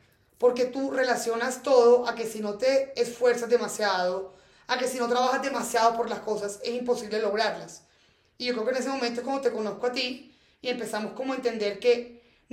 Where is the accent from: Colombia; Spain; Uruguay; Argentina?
Colombia; Barranquilla, Atlántico; el reto básicamente fue que yo me vine de Barranquilla, mis papás estaban sosteniéndome económicamente, pagando mi universidad.